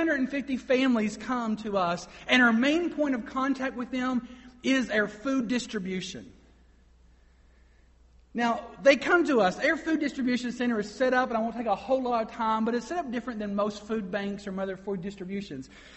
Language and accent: English; Kentucky, United States; I'm born and raised in Eastern Kentucky, but one of the unique things about Eastern Kentucky is that we have two cultures living side by side.